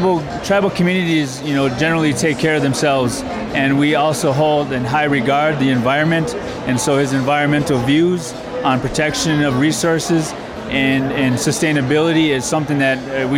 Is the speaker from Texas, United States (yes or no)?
no; Wisconsin, United States; I'm from Oneida Nation of Wisconsin